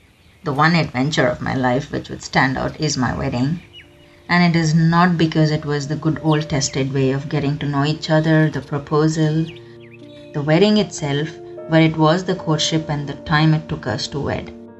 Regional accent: Bangalore, Karnataka, India; I'm from Bangalore, south of India

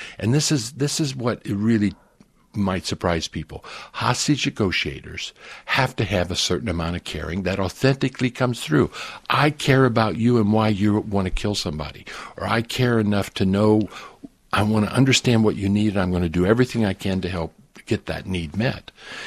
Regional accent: Wapakoneta, Ohio, United States; In a small little city called Wapakoneta, an old Indian village.

